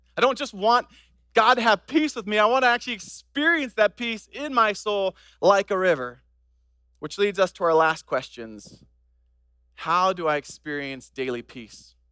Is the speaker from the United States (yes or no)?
no; Papua New Guinea; I grew up in Papua New Guinea. It's an island above Australia. We were on the mainland